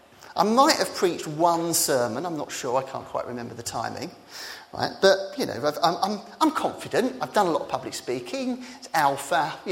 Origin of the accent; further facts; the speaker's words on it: East of England, United Kingdom; and I come from Essex, right? It just, you know, maybe I should have got a bit more Essex.